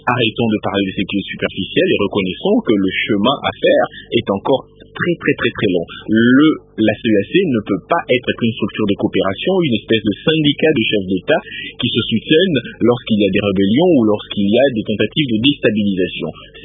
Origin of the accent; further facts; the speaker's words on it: DR Congo; en tant que Congolais